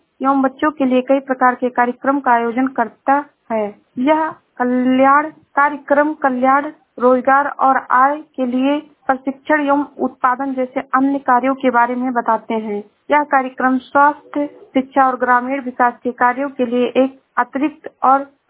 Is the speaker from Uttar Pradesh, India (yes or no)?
yes; Uttar Pradesh, India; मैं जिला श्रावस्ती से हूँ।